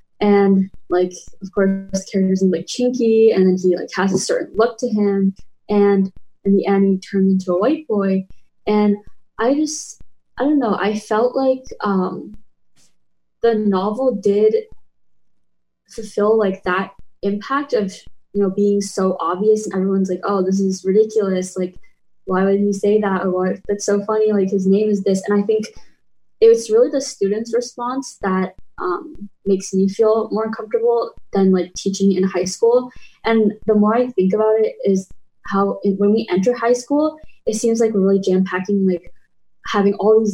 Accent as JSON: {"language": "English", "country": "United States", "said": "So I was like, I'm literally American born Chinese. Like, this is my identity."}